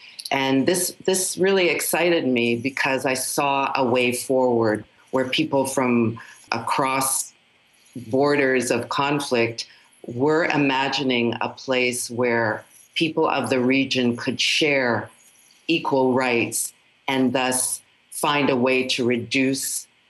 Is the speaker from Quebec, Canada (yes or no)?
no; Toronto, Ontario, Canada; I grew up in a community of Holocaust survivors. I'm from Toronto